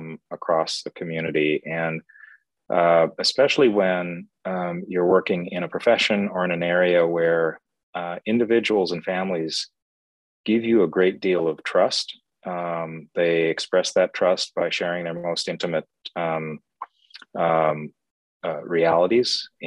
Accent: Hibbing, Minnesota, United States; also born or lived in California; I grew up in Hibbing, Minnesota. So I moved to the Twin Cities and went to St. Thomas to come into a more temperate climate and spent the vast majority of my career here.

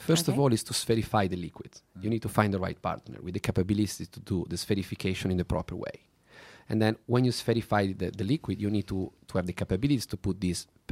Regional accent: Italy; accent: Italian; English is a second language; Maybe with my Italian accent doesn't count for perfectly, but that's the perfect.

